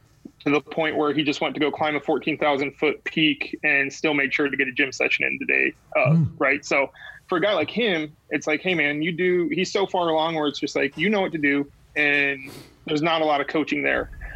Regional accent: Midwest, United States; And, you know, like I grew up in the Midwest.

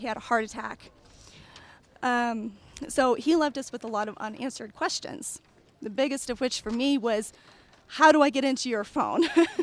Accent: Phoenix, Arizona, United States; I'm from Phoenix, Arizona.

